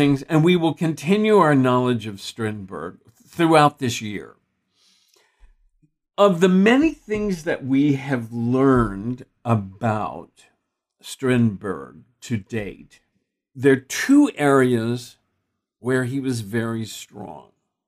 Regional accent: Texas, United States; I grew up in Texas.

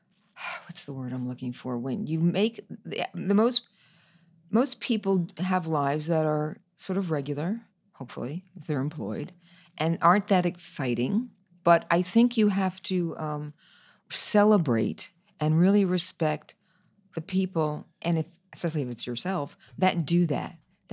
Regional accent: New York, United States; I mean, New York, I love New York. I'm a New Yorker, so I love New York.

